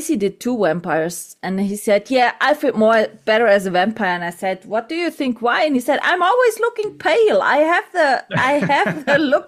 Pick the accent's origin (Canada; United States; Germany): Germany; English is a second language; I have a big castle here in my hometown, and I shoot it with a French production, French movie in my hometown castle.